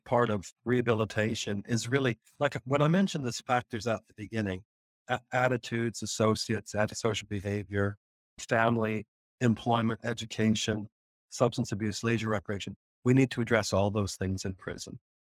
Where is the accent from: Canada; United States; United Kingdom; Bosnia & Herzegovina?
Canada; now in Australia; this is very sad for me as a Canadian, because I'm now an Australian